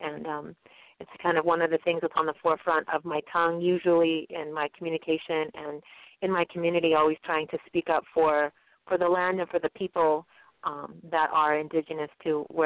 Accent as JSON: {"language": "English", "region": "California", "country": "United States", "said": "And I'm from Southern California, and I got into Native American activism about 15 years ago."}